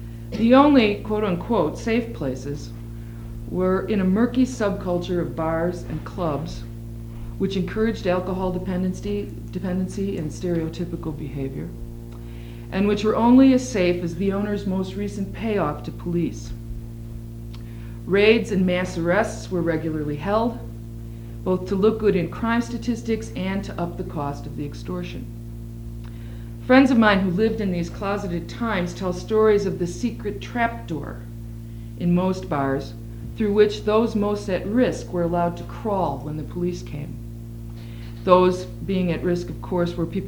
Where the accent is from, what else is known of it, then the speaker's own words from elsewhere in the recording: Illinois, United States; My home state, Illinois, did that in 1961.